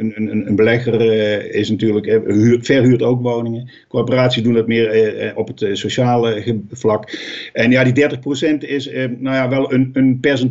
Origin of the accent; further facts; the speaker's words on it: Amsterdam, North Holland, Netherlands; born there; Ik ben inmiddels 63 jaar. Geboren in Amsterdam.